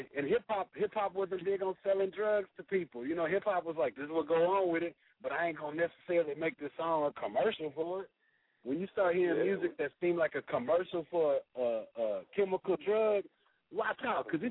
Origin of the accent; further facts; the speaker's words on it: Houston, Texas, United States; I'm from Houston, Texas, man. Ain't no Twitter beef down here, man.